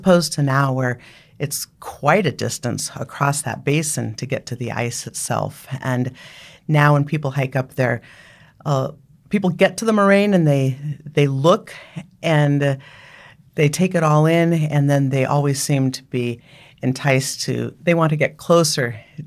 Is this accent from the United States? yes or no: yes; Seattle, Washington, United States; I grew up in Seattle, and I grew up in a family that did a lot of camping and hiking